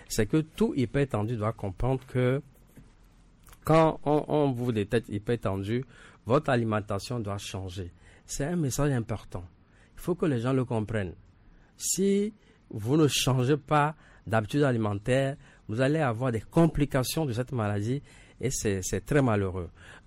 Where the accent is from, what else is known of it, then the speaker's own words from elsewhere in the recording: Togo; Le corosolier, on connaît cet arbre qui, en tout cas, se trouve dans plusieurs maisons chez nous au Togo ici.